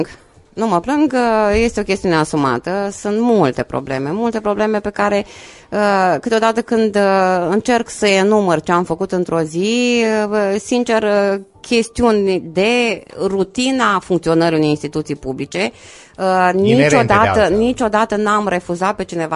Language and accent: Romanian; Romania; mai toleranți cu noi și mai mândri poate de faptul că suntem români.